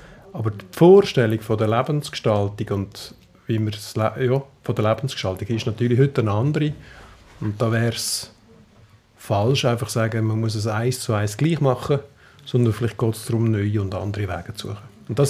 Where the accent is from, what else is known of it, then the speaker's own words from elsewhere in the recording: Aargau, Switzerland; now in St. Gallen, Switzerland; aufgewachsen im Kanton Aargau, auf St. Gallen studieren und dann bleiben hängen.